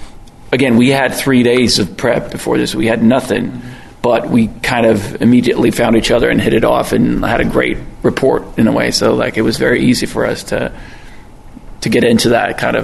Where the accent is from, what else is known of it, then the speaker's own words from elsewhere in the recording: Stockholm, Stockholm County, Sweden; English is a second language; now in United States; I grew up in South Stockholm, and it's a working-class team from South Stockholm